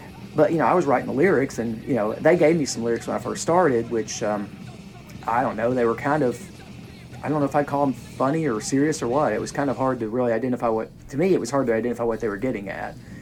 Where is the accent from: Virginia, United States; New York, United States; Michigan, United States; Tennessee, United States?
Tennessee, United States; White House; I grew up in White House, Tennessee, but there's nothing going on in White House